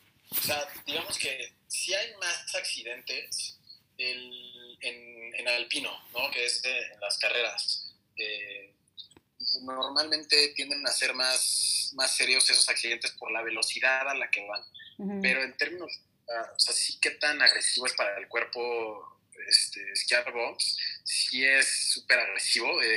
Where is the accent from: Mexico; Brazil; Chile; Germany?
Mexico; nací, crecí en México, muy lejos de la nieve, muy lejos de las montañas